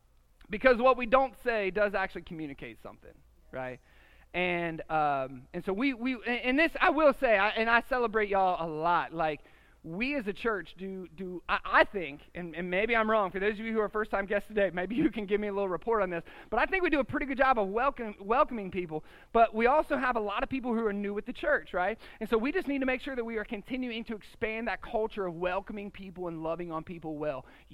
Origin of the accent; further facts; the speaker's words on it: Columbus, Ohio, United States; now in Houston, United States; I know in Houston, we got people from all over the place. This took me a minute to learn because I'm from Columbus.